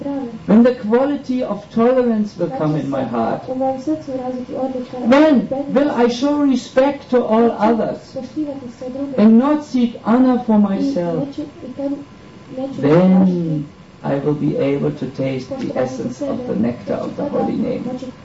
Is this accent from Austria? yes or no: no; Germany; English is a second language; You know, we are from Germany.